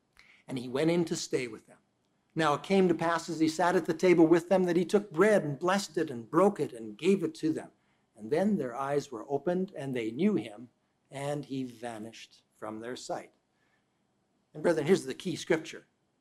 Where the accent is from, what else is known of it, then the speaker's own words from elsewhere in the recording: Canada; Growing up in Canada, as I did as a young man, I would see the aurora borealis